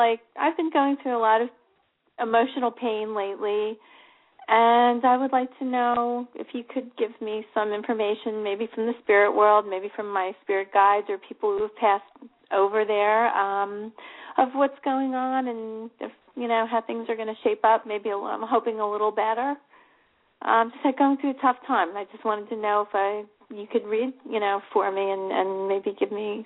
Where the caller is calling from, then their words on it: Pennsylvania, United States; Sure, I'm calling from Pennsylvania, outside of Philadelphia.